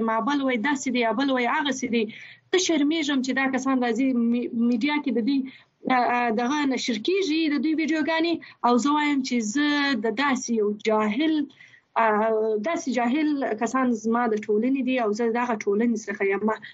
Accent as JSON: {"language": "Pashto", "country": "Afghanistan", "said": "ما افغانستان کې زه اوسېدلې یم، او زه د افغانستان يم"}